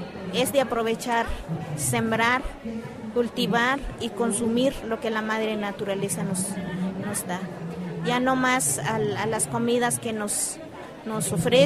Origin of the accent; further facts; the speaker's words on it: Guatemala; Sí, soy de Guatemala.